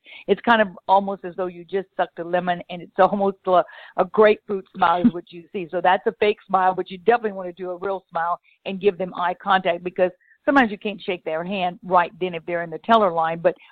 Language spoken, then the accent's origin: English; Louisiana, United States; and I am from Louisiana, so I went to college there, university there, and then ended up teaching at that university.